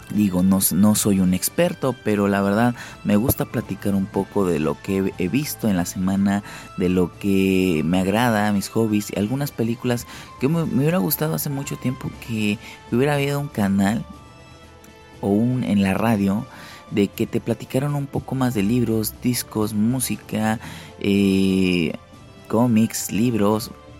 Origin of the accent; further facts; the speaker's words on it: Cuernavaca, Morelos, Mexico; yo que soy de Cuernavaca